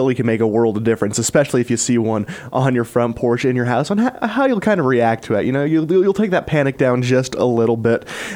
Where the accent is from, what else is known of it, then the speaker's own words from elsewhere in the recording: Utah, United States; growing up in the Castle Country over in Emory County, people love their mule deer